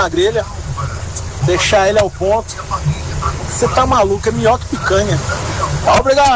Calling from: Itajubá, Minas Gerais, Brazil; Itajubá, bairro Rei Borjão.

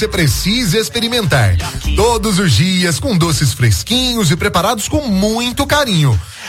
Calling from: Itajubá, Minas Gerais, Brazil; aqui de Itajubá, meu fim de semana eu vou trabalhar amanhã

